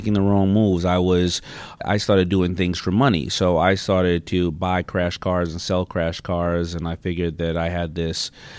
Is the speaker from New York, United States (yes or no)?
yes; Queens, New York, United States; growing up in Hollis, Queens, I mean, listen, everybody's from Queens.